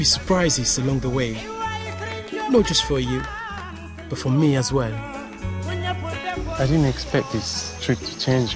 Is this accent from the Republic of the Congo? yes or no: yes; Brazzaville, Republic of the Congo; I'm a wildlife cameraman, and I'm from the Congo.